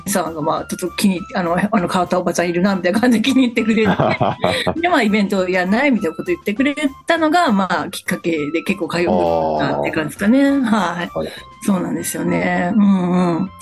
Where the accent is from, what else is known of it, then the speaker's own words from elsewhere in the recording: Kansai, Japan; 私関西人なんですけど、